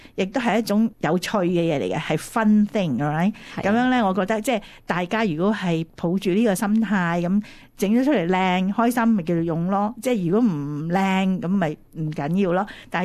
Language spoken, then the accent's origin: Cantonese; China; 我哋中国人咧就比较谦和啲，即系唔好咁突出嚟啦